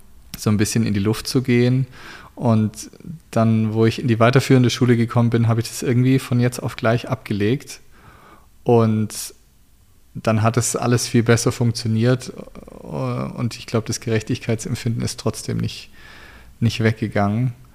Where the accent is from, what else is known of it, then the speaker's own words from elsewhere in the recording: Herrenberg, Baden-Württemberg, Germany; also born or lived in Stuttgart; also ich bin geboren in Stuttgart und bin dann in Herrenberg aufgewachsen. Das ist so eine halbe Stunde ungefähr von Stuttgart weg.